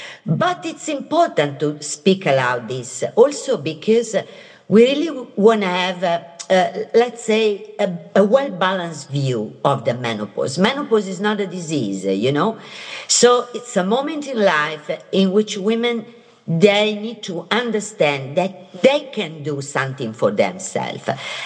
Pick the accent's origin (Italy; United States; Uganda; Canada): Italy; I come from Italy, so think about a Mediterranean diet